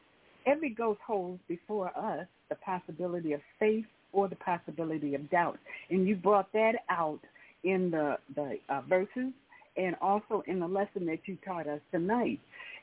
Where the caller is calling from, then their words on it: Las Vegas, Nevada, United States; calling from Las Vegas.